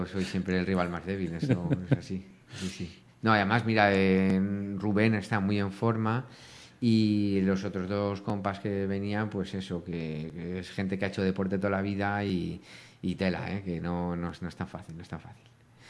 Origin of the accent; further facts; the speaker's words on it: Valdearenas, Castilla-La Mancha, Spain; pasa precisamente el camino por la puerta de mi casa, en mi pueblo, que mi pueblo se llama Valdearenas, en Guadalajara.